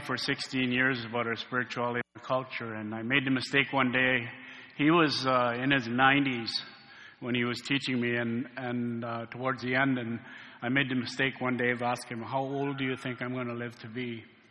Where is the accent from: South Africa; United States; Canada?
Canada; Ontario; I come from Shawanaga First Nation.